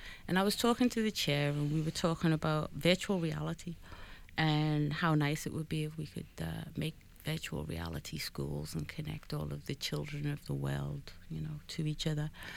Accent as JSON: {"language": "English", "town": "Liverpool", "region": "North West England", "country": "United Kingdom", "said": "I come from a port town, Liverpool."}